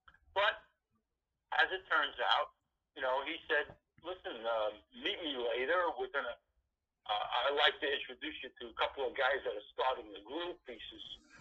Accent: Brooklyn, New York, United States; Well, I grew up in Brooklyn, New York, in a neighborhood which was Bensonhurst and Bay Ridge, and it was actually near the Verrazano Bridge

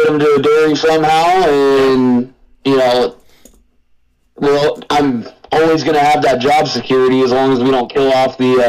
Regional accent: Washington, United States; I grew up in Washington, but man, yep. I am in the wrong part of the country.

